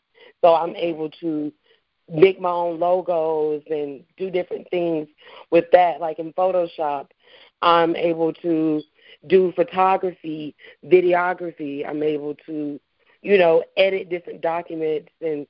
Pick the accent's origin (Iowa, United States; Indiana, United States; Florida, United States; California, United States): Florida, United States; Tallahassee; I'm 29 years old, born and raised in Tallahassee.